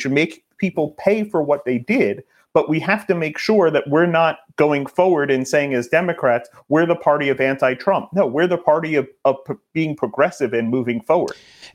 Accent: New York, United States; Hopefully in New York, we do something. I'm a New Yorker and I certainly hope that we do something.

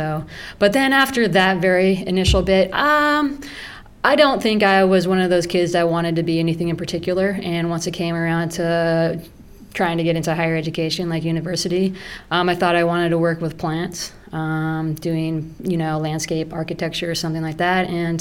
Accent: Denver, Colorado, United States; Yep, I grew up in Denver, the big city.

